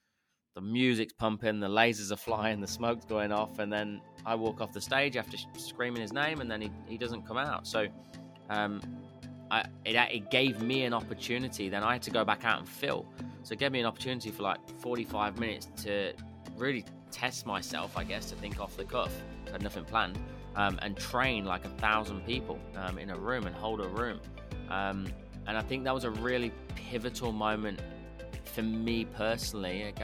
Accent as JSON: {"language": "English", "region": "England", "country": "United Kingdom", "moved": "as an adult", "lives_now": "Gold Coast, Australia", "said": "You've probably got my accent by now. I'm actually English. So I moved here in 2010. So 11 years deep now. Just recently, last couple of weeks, got my permanent residency."}